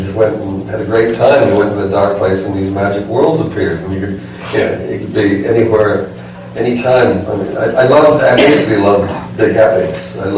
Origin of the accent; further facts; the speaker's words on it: Minnesota, United States; Because I grew up in Minnesota, before we had a television, we had radio